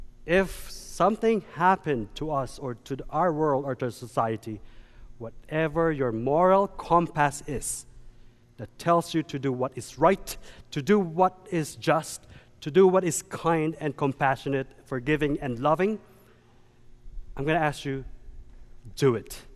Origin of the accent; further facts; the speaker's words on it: Philippines; now in United States; The problem is, I'm Filipino, short, dark, and handsome.